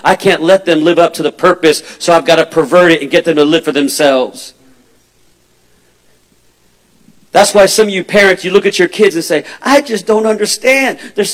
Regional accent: Los Angeles, California, United States; now in Springfield, United States; I was brought up in Los Angeles, California, but I live in Springfield, Missouri now

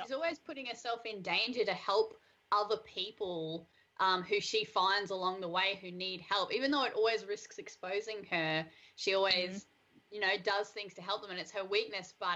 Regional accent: Australia; I'm Australian and it's a weird word to me

